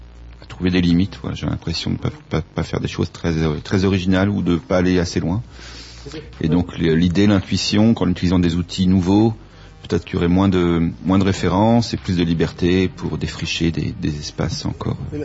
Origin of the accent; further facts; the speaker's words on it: Île-de-France, France; now in Marseille, France; ma région d'origine, c'est la région parisienne, les Yvelines. J'habite aujourd'hui à Marseille.